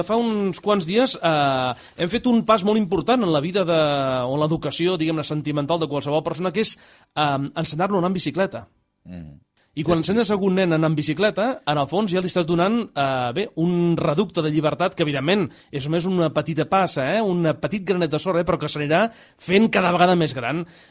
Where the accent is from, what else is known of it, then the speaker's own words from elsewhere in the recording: Reus, Catalonia, Spain; born there; Soc nascut a Reus